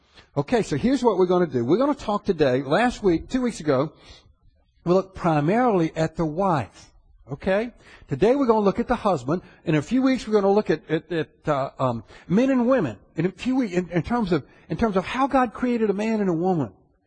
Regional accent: the South, United States; I mean, I grew up in the South.

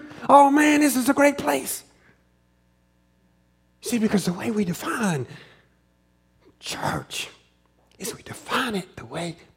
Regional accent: the South, United States; So I grew up in the South. I grew up in the South, and there's snakes all over the place.

